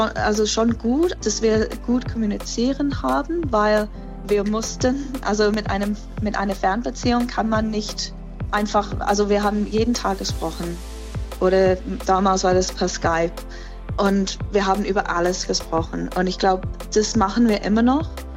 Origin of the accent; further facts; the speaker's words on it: England, United Kingdom; German is a second language; ich bin Engländer.